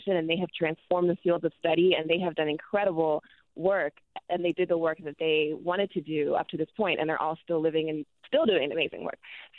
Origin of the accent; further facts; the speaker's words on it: Atlanta, Georgia, United States; moved away as an adult; also born or lived in New Jersey; now in Durham, United States; I was actually born in New Jersey, and I grew up in Atlanta. And I moved to Durham as an adult.